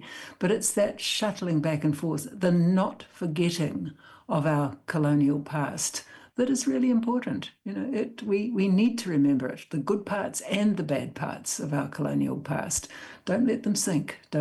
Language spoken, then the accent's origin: English; Taranaki, New Zealand; I'm a poet. I'm from Taranaki.